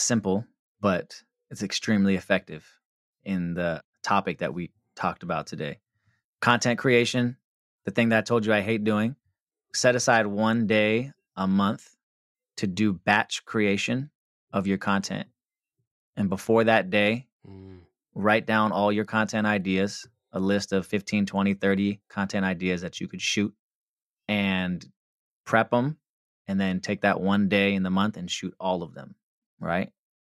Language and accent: English; West Coast, United States; I'm from the West Coast, but I have to say